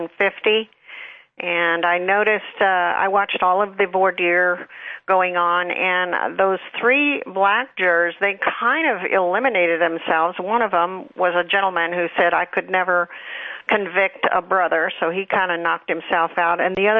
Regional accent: California, United States; now in Texas, United States; I'm originally from California. Mm. I escaped from my hellhole there

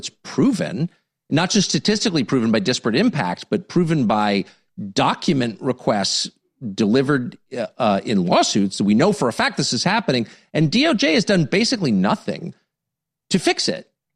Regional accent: United States; Because I'm an American and I want what's best for my country.

